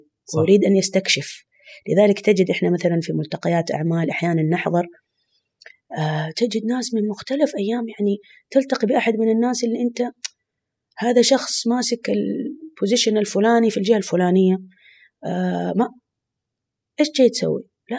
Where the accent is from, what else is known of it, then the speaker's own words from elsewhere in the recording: Saudi Arabia; يعني سواء عندنا في السعودية أو في دول الخليج